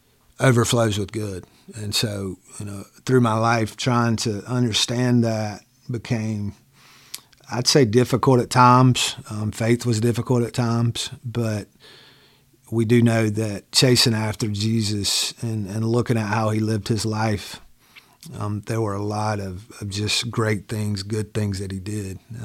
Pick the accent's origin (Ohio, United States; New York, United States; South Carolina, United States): South Carolina, United States; Dillon; I grew up in Dillon, South Carolina. I had two Christian parents my entire life.